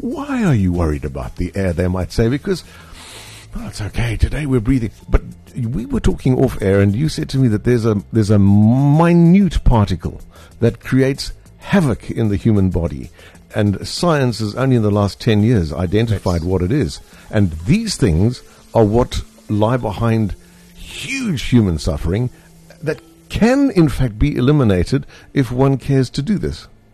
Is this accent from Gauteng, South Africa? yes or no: yes; Boksburg, Gauteng, South Africa; I come from the big smoke. I grew up in Boksburg, Benoni, and for me, the smell of home is incredible pollution coming from all of those big mills.